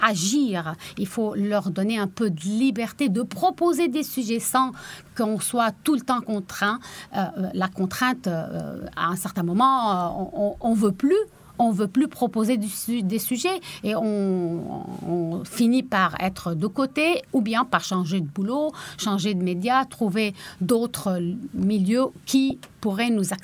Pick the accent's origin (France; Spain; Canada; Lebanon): Lebanon; ou bien j'ai été journaliste chez moi au Liban